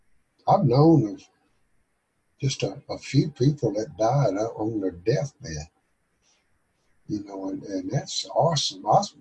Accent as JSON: {"language": "English", "region": "Arkansas", "country": "United States", "said": "I'm coming in from Arkansas. I'm just an old farm boy."}